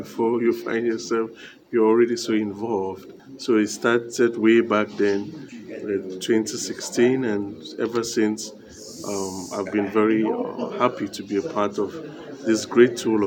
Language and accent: English; Cameroon; born there; I was born in Cameroon, in Africa, and my vocation is tied to my Christian upbringing, especially by in my family.